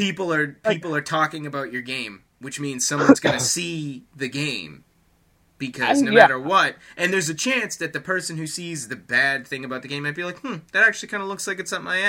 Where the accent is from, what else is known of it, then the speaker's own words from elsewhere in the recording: Boston, Massachusetts, United States; the I'm from Boston. Am I biased?